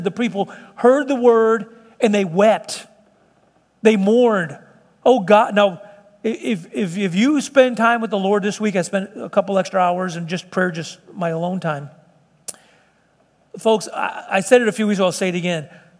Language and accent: English; Illinois, United States; We grew up together up in Illinois.